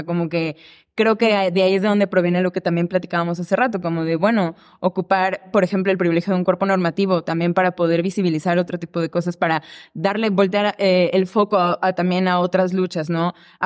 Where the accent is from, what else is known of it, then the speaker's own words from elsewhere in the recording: Veracruz, Mexico; Porque yo vivía en Veracruz, yo soy de Veracruz.